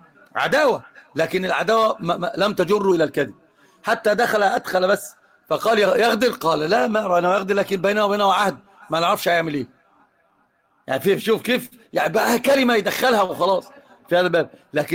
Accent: Upper Egypt, Egypt; انا صعيدي، والصعيدي اصلا بيبقى اصلا فيها حقا من قبائل العرب الجزيره اصلا، فانا من الجزيره.

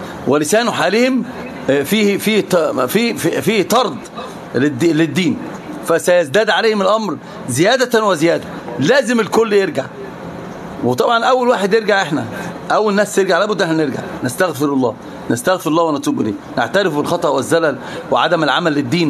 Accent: Egypt; قال لي أنت من وين؟ قلت له مصر.

